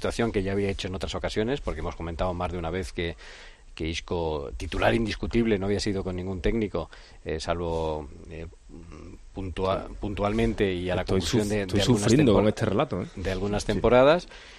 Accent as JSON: {"language": "Spanish", "country": "Spain", "said": "orgullosos como españoles"}